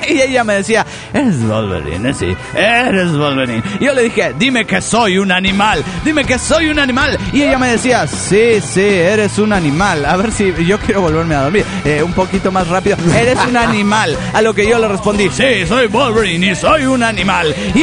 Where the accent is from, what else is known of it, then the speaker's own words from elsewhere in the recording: La Paz, Baja California, Mexico; de La Paz, Baja California, México.